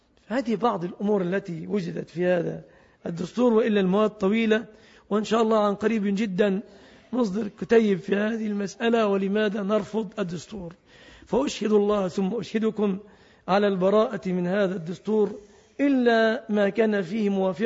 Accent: Egypt; فنسأل الله أن يحفظ بلادنا مصر

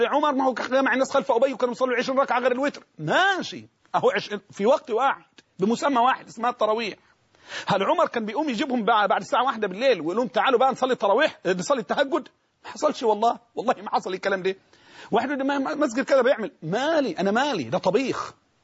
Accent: Egypt; أصل القيام إحنا عندنا في مصر

